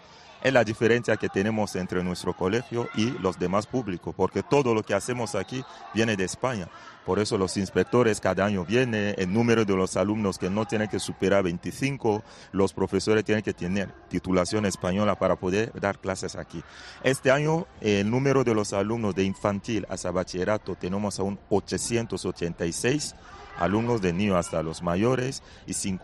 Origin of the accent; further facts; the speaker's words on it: Bangui, Central African Republic; now in Madrid, Spain; Entonces, en mi tierra, pues hay tres comunidades salesianas. Y cuando era niño hice todo ahí, oratorio por la tarde, colegio por la mañana, la misa, era monaguillo ayudando.